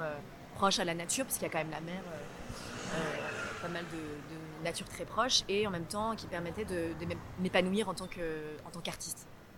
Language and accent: French; Versailles, Île-de-France, France; now in Marseille, France; Donc, moi, en vrai, je viens de Paris, de Versailles plus exactement.